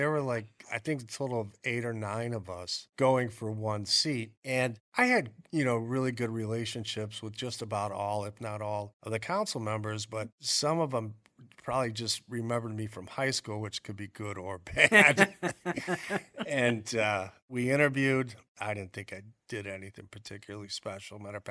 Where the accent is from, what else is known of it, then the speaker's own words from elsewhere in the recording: Rossford, Ohio, United States; Growing up in Rossford, to me, was like a Norman Rockwell painting.